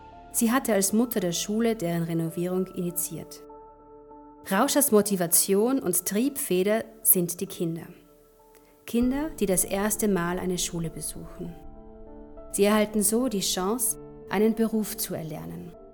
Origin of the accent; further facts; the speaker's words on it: South Sudan; In meiner Heimat Südsudan trifft das von 12 Millionen Einwohnern wohl auf genau 20 Menschen zu.